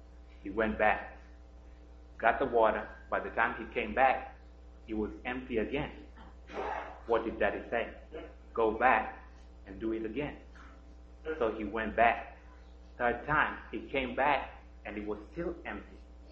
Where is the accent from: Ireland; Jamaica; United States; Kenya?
Kenya; born there; So, I come from Africa, and I was born in a country called Kenya